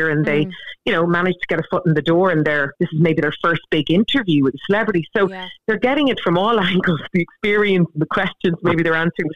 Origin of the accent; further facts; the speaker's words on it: Ireland; I'm over from Ireland.